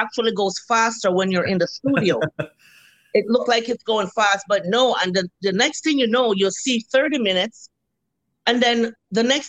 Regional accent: Jamaica; And you open it, and I'm Jamaican.

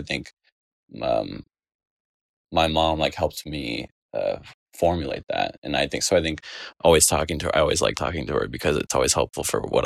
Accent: Dallas, Texas, United States; I'm from Dallas, Texas.

